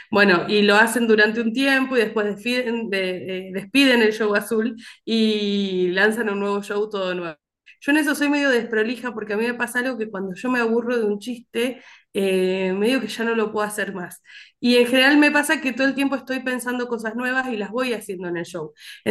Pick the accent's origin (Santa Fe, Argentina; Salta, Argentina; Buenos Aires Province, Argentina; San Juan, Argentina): Santa Fe, Argentina; born there; now in Buenos Aires, Argentina; yo en el Facebook tengo puesta Deseres Santa Fe, que es donde nací, y dice, vive en Buenos Aires.